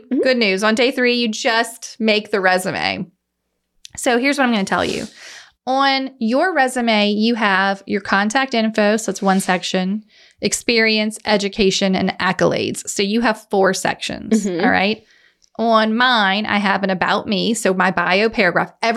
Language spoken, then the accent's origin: English; Baton Rouge, Louisiana, United States; also born or lived in Prairieville; I was born and raised in Baton Rouge in the old Goodwood area.